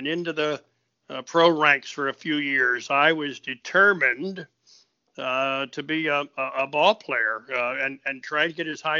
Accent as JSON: {"language": "English", "town": "Wilmington", "region": "Delaware", "country": "United States", "tie": "born or raised there", "said": "Well, I grew up in Wilmington, Delaware, where my dad was a high school history teacher and coach, football and baseball coach."}